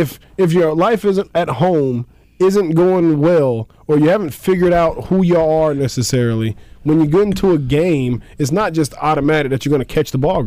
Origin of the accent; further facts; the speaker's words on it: Missouri, United States; It was Kansas and I was from Missouri. So I counted as out of state.